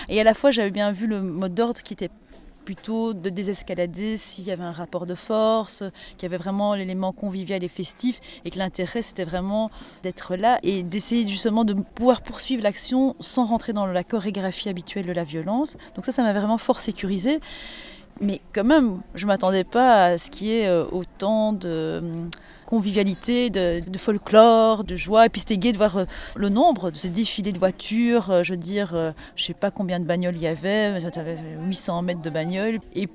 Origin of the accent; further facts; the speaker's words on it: Brussels, Brussels-Capital Region, Belgium; je suis bruxelloise, donc je suis en Belgique.